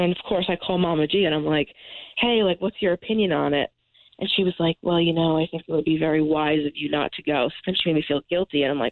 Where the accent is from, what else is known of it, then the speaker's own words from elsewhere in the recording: New York, United States; I could have gotten it from literally anywhere because I am from New York